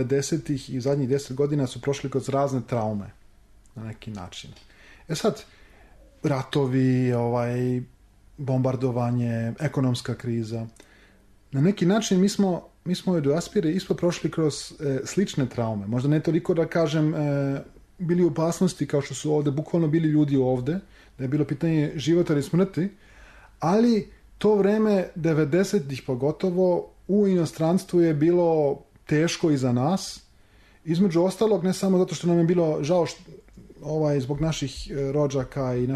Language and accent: Serbian; Serbia; now in Hamburg, Germany; ja sam iz Srbije, ja sam rođen u Hamburgu, ali ja sam iz Srbije, ja sam Srbin.